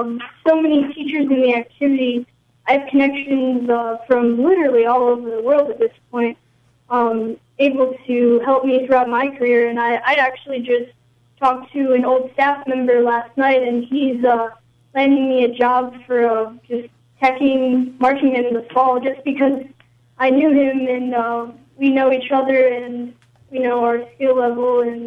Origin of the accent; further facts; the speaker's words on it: Naperville, Illinois, United States; I'm from the suburbs of Chicago. I grew up in Naperville, Illinois